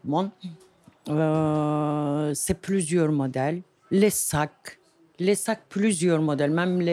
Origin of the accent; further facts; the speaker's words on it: Turkey; French is a second language; Je suis turque.